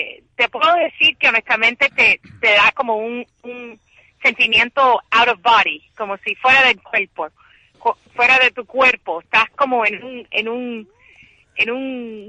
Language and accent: Spanish; Cuba; somos cubanos en el corazón